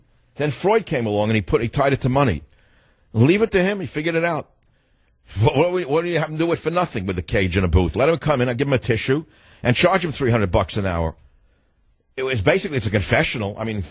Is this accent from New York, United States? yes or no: yes; New York, United States; Because I grew up in New York. If you heard Albany, that meant Albany, New York.